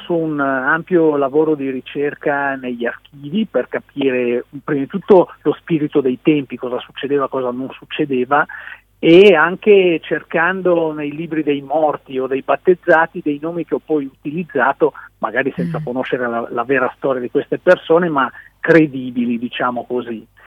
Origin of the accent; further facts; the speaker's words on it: Mendrisio, Ticino, Switzerland; born there; nel villaggio dove sono nato io, a Mendrisio